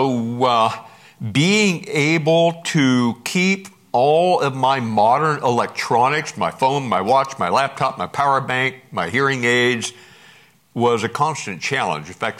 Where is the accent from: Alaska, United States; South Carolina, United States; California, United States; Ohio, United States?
Alaska, United States; I'm from Alaska. It took a while getting used to days not changing to be very long or very short.